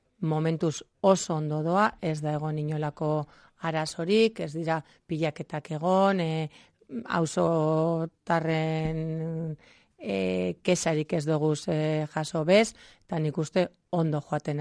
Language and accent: Basque; Bilbao, Basque Country, Spain; ni Bilbon jaio nintzen, hemen jarraitzen dut, eta momentuz ez daukat asmorik beste donora joateko